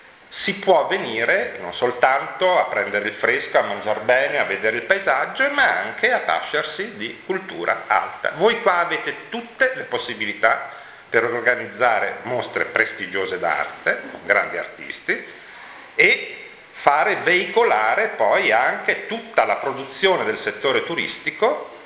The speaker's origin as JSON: {"language": "Italian", "town": "Pietrasanta", "region": "Tuscany", "country": "Italy", "tie": "born or raised there", "also_born_or_lived": "Milan", "said": "anche se sono milanese di nascita, sono ormai pietrasantino d'adozione e vivo lì, diciamo, da quando ero neonato"}